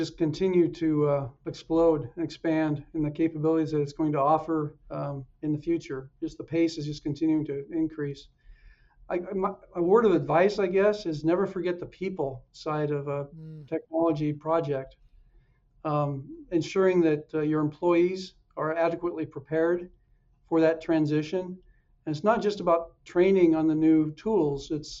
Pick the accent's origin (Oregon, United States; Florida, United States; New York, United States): Oregon, United States; Born and bred in Oregon.